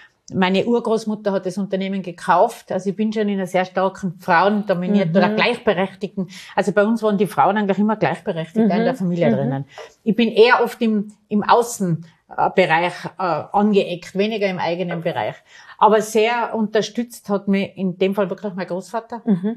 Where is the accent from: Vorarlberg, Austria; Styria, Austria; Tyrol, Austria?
Tyrol, Austria; Dann sage ich … von woher kommst du? Und ich sage, aus dem Zillertal.